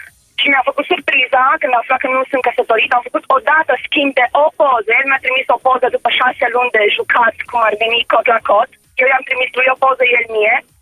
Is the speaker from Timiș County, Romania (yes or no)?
yes; Timișoara, Timiș County, Romania; Nu pot să te întorci, eu sunt timișoreancă.